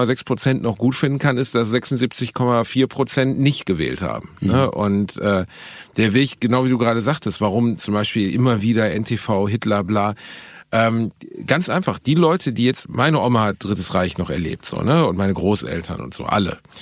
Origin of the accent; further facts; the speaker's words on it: Gelsenkirchen, North Rhine-Westphalia, Germany; Ey, guck mal, ich bin in Gelsenkirchen aufgewachsen.